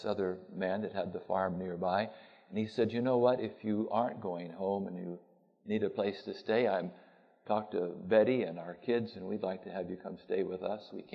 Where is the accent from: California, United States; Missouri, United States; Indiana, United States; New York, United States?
California, United States; Berkeley; born there; And I was born in Berkeley, California. Can any good thing come out of Berkeley?